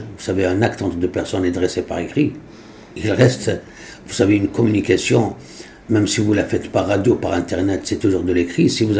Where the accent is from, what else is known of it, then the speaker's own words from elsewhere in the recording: Algeria; Le cas des Européens qui étaient chez nous en Algérie, après un certain temps, ils parlaient couramment l'arabe dialectal